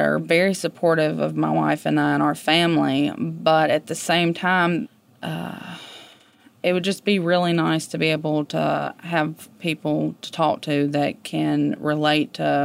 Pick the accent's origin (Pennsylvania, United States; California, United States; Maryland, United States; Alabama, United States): Alabama, United States; Montgomery; I'm from Montgomery, Alabama.